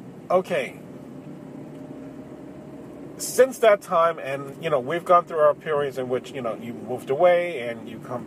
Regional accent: The Bronx, New York, United States; Because I'm from the Bronx. What the fuck I care about Queens or Brooklyn?

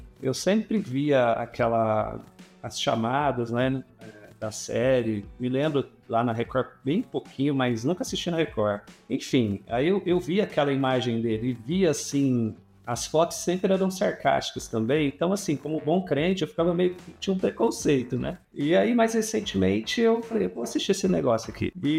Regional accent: Franca, São Paulo, Brazil; sou do interior aqui de São Paulo, né? Franca, capital do basquete.

